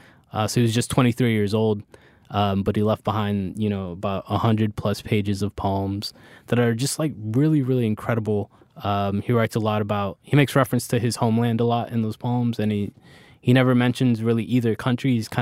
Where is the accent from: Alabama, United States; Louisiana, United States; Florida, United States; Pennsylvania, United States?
Florida, United States; So you mentioned Exile earlier, and that's how I felt growing up in Florida.